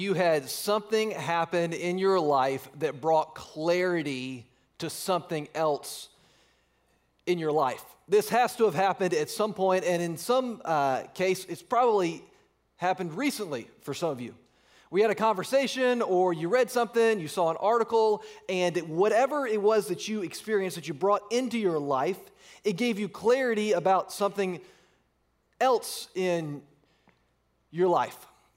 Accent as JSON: {"language": "English", "region": "Georgia", "country": "United States", "tie": "born or raised there", "also_born_or_lived": "Virginia", "said": "I grew up in Georgia and Virginia. Both of my parents grew up in small towns in Georgia."}